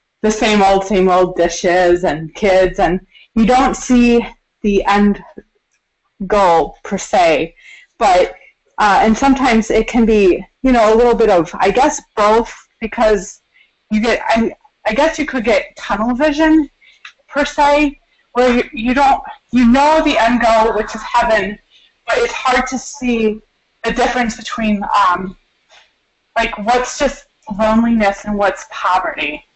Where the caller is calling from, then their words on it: Fort Walton Beach, Florida, United States; No, I'm in Port Walton Beach, Florida, but we're moving to Michigan this coming month.